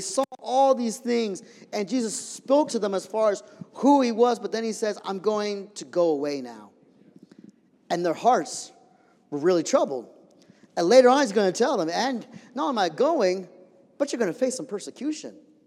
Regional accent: San Diego, California, United States; I'm a city boy. I'm from San Diego.

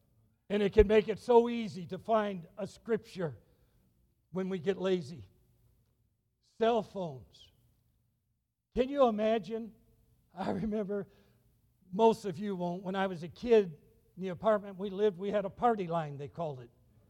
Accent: Chicago, Illinois, United States; I came from the Chicago area.

